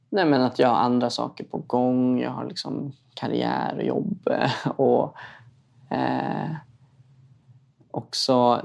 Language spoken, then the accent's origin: Swedish; Stockholm County, Sweden; Ja, uppvuxen i en förort i Stockholm liksom.